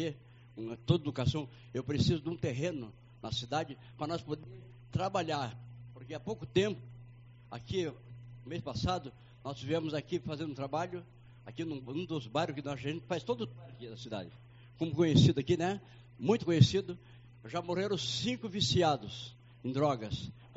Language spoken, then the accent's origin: Portuguese; São Paulo, Brazil; now in Uruguaiana, Brazil; Eu sou pastor aqui da cidade de Uruguaiana, sou paulista, mas já estou já há 14 anos aqui.